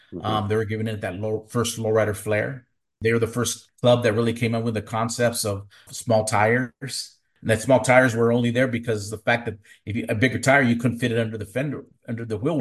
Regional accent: Superior, Arizona, United States; Every year, we give out toys to families in Mesa, my hometown of Superior, and we also give some toys to an organization in the town of Guadalupe.

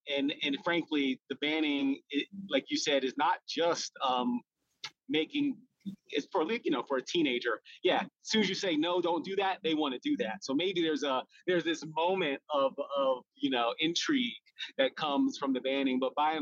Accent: New Jersey, United States; So I grew up in the Philadelphia area, just outside of... just in South Jersey, just outside of Philadelphia.

